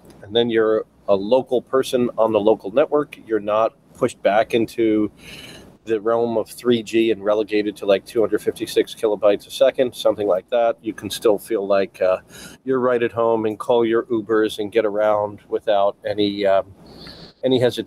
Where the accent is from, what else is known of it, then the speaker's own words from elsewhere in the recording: United States; I'm an American. I'm going to go knock on the door of the American embassy.